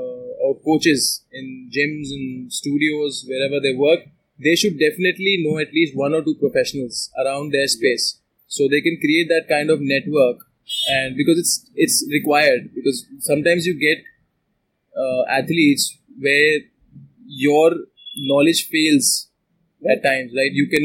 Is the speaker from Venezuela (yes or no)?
no; India; we come from Indian, you know, middle class families